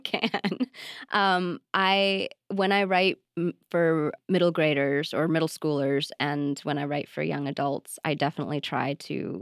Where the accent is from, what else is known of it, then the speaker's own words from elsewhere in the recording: Amherst, Massachusetts, United States; English is a second language; also born or lived in Sri Lanka; Yes, I was born in Sri Lanka. I lived there until I was 7 years old, and then I moved to Amherst, Massachusetts.